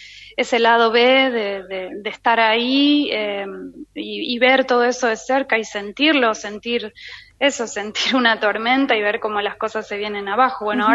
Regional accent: Buenos Aires, Argentina; moved away as an adult; hace 3 años que me fui de Buenos Aires, después de toda una vida de nacer y criarme acá

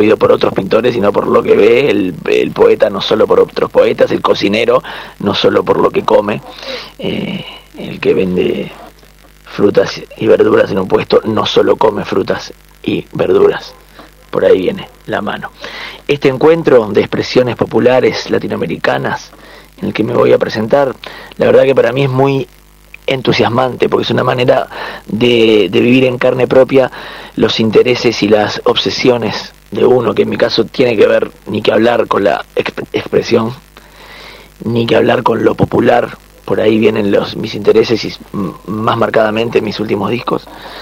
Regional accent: Uruguay; lo que sí puedo aclarar es que soy músico uruguayo, contemporáneo

